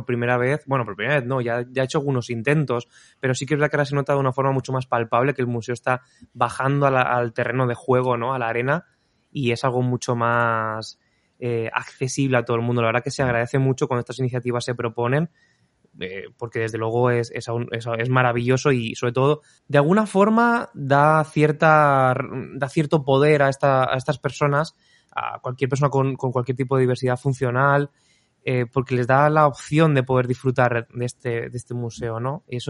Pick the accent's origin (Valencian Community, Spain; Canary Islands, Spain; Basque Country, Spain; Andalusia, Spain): Valencian Community, Spain; Alicante; el Museo Arqueológico de la ciudad de Alicante, de donde vengo yo.